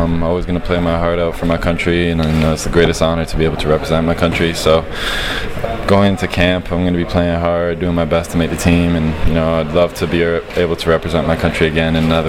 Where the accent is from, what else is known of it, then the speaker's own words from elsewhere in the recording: Canada; because I've been born and raised in Canada